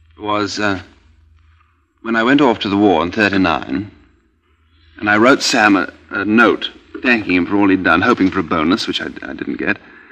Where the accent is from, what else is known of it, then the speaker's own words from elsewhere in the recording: Scotland, United Kingdom; born there; I was born in the Western Highlands of Scotland.